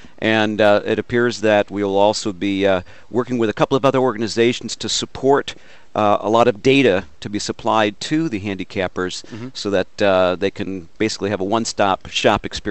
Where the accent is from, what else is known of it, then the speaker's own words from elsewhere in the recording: Chicago, Illinois, United States; Being a Chicagoan that visits here every summer, Arlington Park's the home course